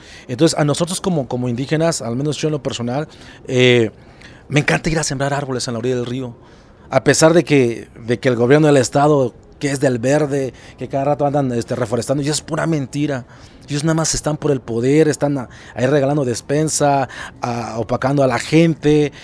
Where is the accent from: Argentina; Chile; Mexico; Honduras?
Mexico; Entonces tenemos que amarnos todos como mexicanos y unirnos en esta causa social